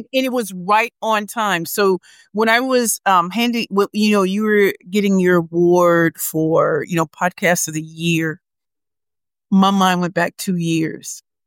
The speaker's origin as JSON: {"language": "English", "town": "St. Louis", "region": "Missouri", "country": "United States", "said": "I'm from St. Louis."}